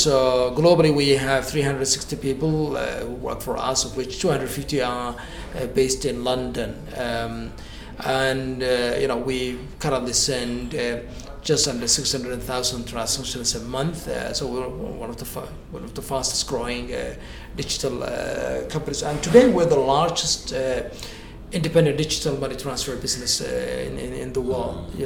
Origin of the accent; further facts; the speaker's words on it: Hargeisa, Maroodi Jeex, Somalia; English is a second language; moved away as an adult; also born or lived in United Kingdom; I mean, I come from Hargeisa, Somaliland, where I grew up.